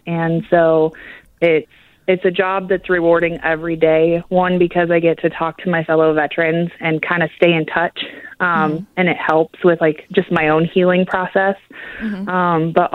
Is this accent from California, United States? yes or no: yes; San Diego, California, United States; Yes, born and raised in San Diego, and the military decided they weren't going to send me very far from home.